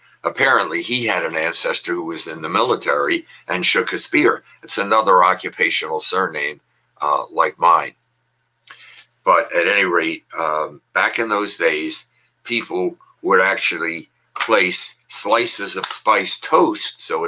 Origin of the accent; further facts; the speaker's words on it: Philadelphia, Pennsylvania, United States; What inspired me with my own teachers growing up in Philadelphia, public school system